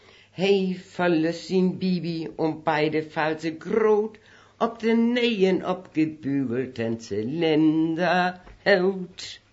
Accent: Hamburg, Germany; first language Low German; German is a second language; also born or lived in Cuxhaven area; Ich war meine ganze Jugend in Hamburg.

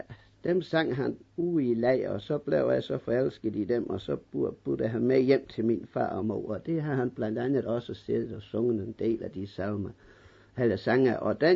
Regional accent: Tønder, Region of Southern Denmark, Denmark; born there; I Tønder Landssavn.

